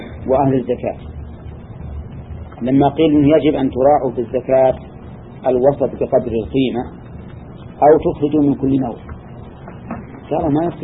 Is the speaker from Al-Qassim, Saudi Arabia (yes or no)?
yes; Al-Qassim, Saudi Arabia; خصوصا عندنا في القصيم غالبها من الشجر